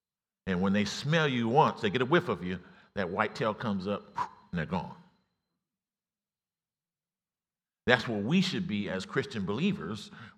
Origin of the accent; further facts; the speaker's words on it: Arkansas, United States; You know, if you grew up, I grew up in Arkansas, and so we had farms